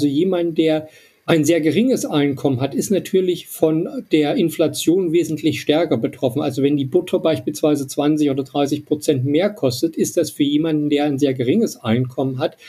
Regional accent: East Germany, Germany; born there; Ja, ich bin in Ostdeutschland, also ich bin nicht in Ostdeutschland geboren, ich bin in der DDR geboren und habe ja in Jena studiert.

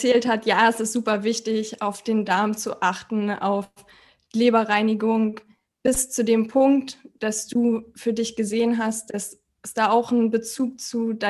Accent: Berlin, Germany; Ich komme aus Berlin und bin noch 31 in 2,5 Wochen, 32

